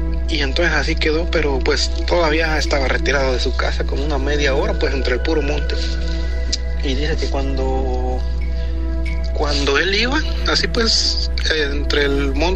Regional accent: Guanajuato, Mexico; Yo soy de Guanajuato.

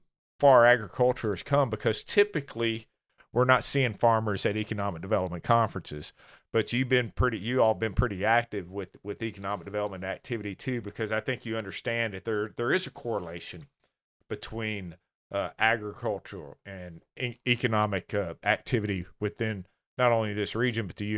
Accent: Hopkinsville, Kentucky, United States; I grew up in Hoptown some, so it was Hopkinsville Milling Company, Sunflower and all that stuff

